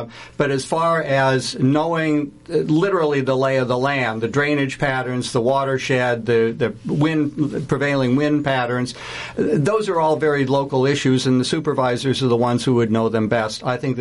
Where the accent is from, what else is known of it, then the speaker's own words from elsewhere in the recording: Ames, Iowa, United States; You know, Ames is my hometown